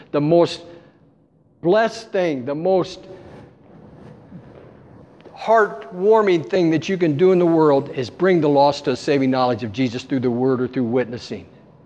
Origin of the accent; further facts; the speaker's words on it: West Virginia, United States; born there; I was born in West Virginia, and West Virginia used to have all these coal mines